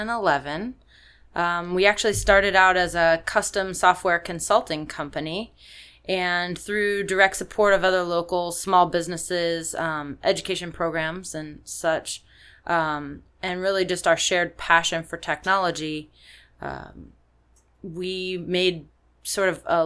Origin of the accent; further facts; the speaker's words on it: Quantico, Virginia, United States; born there; also born or lived in North Carolina / Oklahoma / California / New Hampshire; Actually, I was born on a military base in Quantico, Virginia. Traveled around a lot. Lived in North Carolina, Oklahoma, California, New Hampshire, Massachusetts, Georgia.